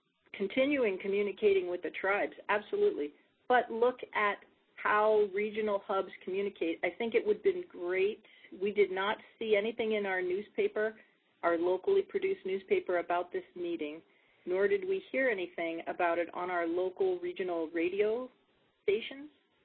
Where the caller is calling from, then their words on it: Nome, Alaska, United States; I'm with UAF Alaska Sea Grant, and I'm calling from the Bering Strait region in Nome.